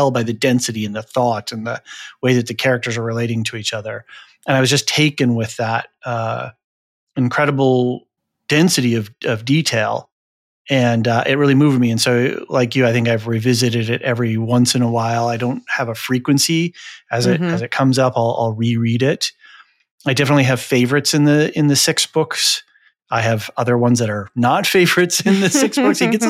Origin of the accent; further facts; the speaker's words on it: Portland, Oregon, United States; I grew up in Portland, Oregon.